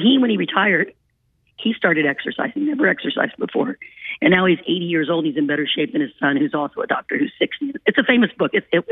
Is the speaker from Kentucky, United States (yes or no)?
yes; Kentucky, United States; You know, I'm from Kentucky, and when you go back to Kentucky and you see somebody 65